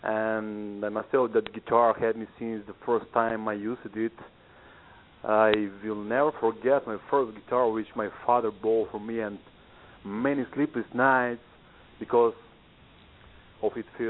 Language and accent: English; North Macedonia; I come from Macedonia, from Balkan, from Europe.